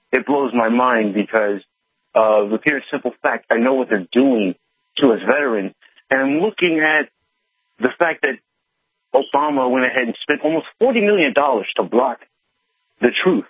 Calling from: New Jersey, United States; I'm calling from New Jersey.

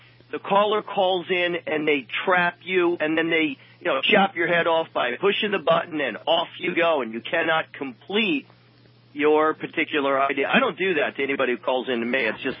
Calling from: New York, United States; I'm calling from upstate New York

